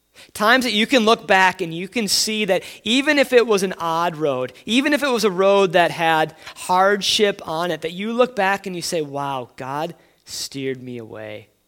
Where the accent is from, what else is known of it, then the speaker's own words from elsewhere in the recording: Wisconsin, United States; many of you know that I'm from Wisconsin, I grew up just the hugest Wisconsin Badger fan.